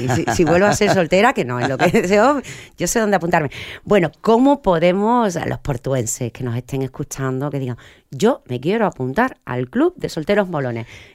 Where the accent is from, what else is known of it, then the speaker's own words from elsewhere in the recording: Cádiz, Andalusia, Spain; soy de Cádiz, del mundo, bueno, del mundo mundial.